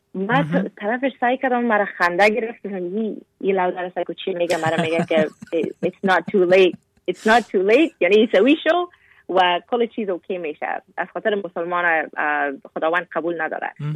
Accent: Afghanistan; now in Canada; گفتم از کانادا. گفت نه راستی از کجا هستی؟ گفتم از افغانستان. گفت از افغانستان اگه هستی یعنی که مسلمان هستی نه؟ گفتم ما اگر افغانستان هستم مسلمان هستم

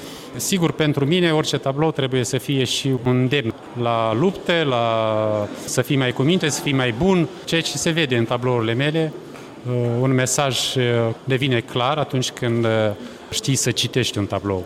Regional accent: Moldova; Nici eu n-am avut când eram mic copil în satul meu, nici acum nu există.

